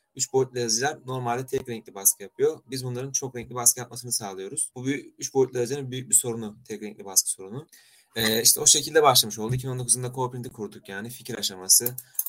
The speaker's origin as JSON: {"language": "Turkish", "region": "Antalya", "country": "Turkey", "tie": "born or raised there", "lives_now": "Istanbul, Turkey", "said": "Ben aslen Antalyalıyım. Liseye kadar Antalya'da okudum. Üniversiteye İstanbul'a geldim. Yeditepe Üniversitesi Uluslararası Ticaret İşletmecilik bölümüne geldim."}